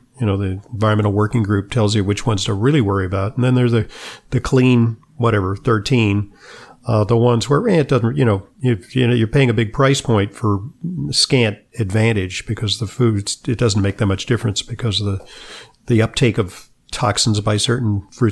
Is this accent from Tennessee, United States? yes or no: no; Los Angeles, California, United States; You know, I grew up in Los Angeles in the 1950s, and, you know, there were smog alert days, and we knew that that was bad for us.